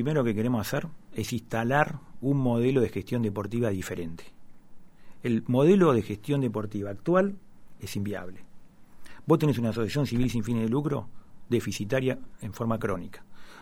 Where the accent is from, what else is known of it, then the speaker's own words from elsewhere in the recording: La Plata, Buenos Aires Province, Argentina; yo soy platense y amo la ciudad de La Plata.